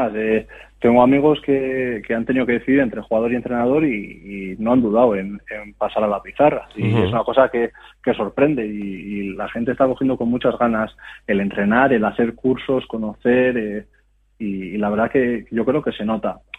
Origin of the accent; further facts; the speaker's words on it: Bilbao, Basque Country, Spain; el que más lejos vive del pabellón soy yo, que soy de Bilbao, todos los demás son del pueblo